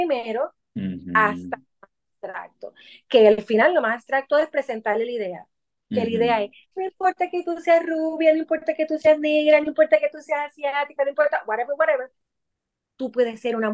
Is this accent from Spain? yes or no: no; Puerto Rico; Como pues tú y yo, que venimos de Puerto Rico